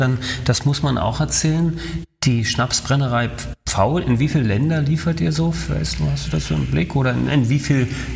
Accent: Berlin, Germany; ich komme aus Berlin

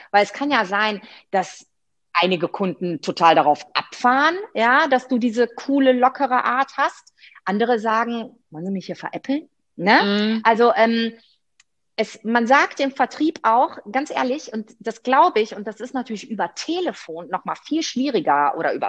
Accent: Rhineland, Germany; Weil ich bin ja Rheinländerin, ne?

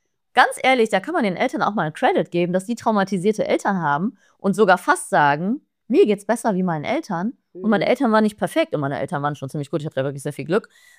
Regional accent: Germany; born there; Generell, wir meisten, die das hier hören und sehen, wir sind in Deutschland geboren, wir sind finanziell abgesichert.

